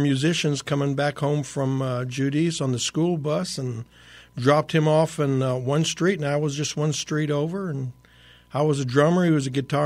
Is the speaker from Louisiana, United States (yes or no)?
yes; Lafayette, Louisiana, United States; also born or lived in Lake Charles; Born in Lake Charles, moved to Lafayette with my grandparents in 1965. I was maybe 3 years as a drummer, arriving in 65, 3 or 4 years